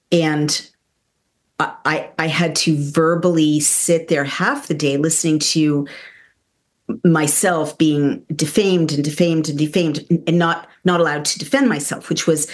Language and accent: English; United States; now in United Kingdom; I'm American